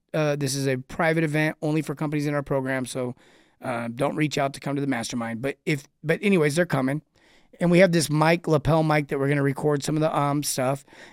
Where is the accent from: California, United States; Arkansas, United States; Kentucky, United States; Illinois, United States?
California, United States; I grew up in Southern California at Disneyland, the original.